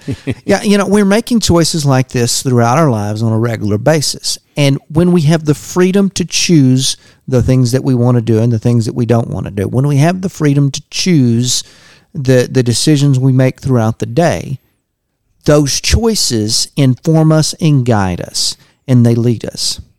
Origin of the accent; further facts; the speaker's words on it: Longview, United States; growing up in Longview at that time, there just weren't, you know, a whole lot of sushi restaurants around